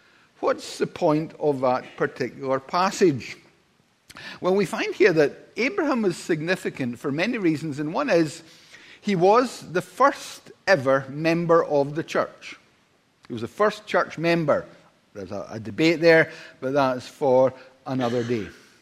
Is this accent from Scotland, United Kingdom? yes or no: yes; Paisley, Scotland, United Kingdom; we used to play in the council estate that I grew up in Paisley.